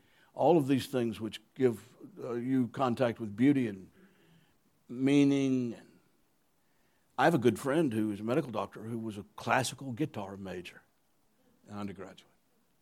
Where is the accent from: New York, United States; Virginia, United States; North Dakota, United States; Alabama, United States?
Alabama, United States; No, I grew up in North Alabama, and I felt God calling me.